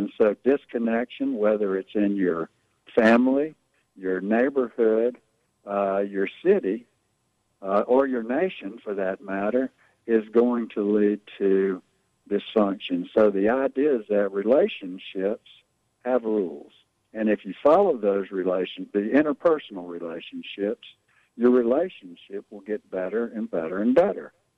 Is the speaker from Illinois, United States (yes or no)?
no; Shreveport, Louisiana, United States; when I grew up here in Shreveport, I grew up in a little neighborhood called Shreve Island on a street called East River Road.